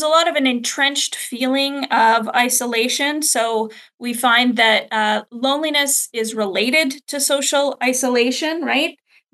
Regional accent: Ontario, Canada; now in Vancouver, Canada; And, you know, I'm based in Vancouver. I grew up in Ontario

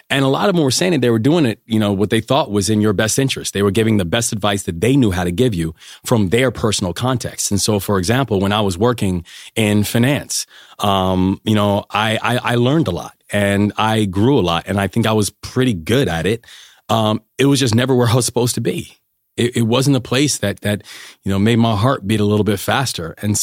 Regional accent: United States; But then being an American in the UK at that time was just a fascinating experience.

